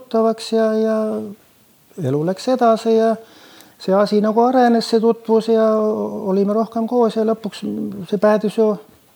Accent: Saare County, Estonia; kes mõtlen Saaremaal, siis ma ikka esmalt mõtlen kihelkonnale. See on tahest saatmata, see on minu sünnikodu ja sealt, noh, sain nagu tuule tiibedesse, jah, see on mu koolitee ja mu lapsepõll

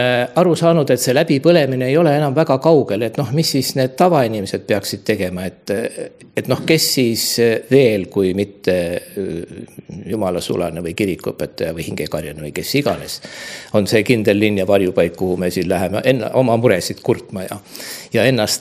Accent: Muhu, Saare County, Estonia; kuna ma olen sünnipärane muhulane

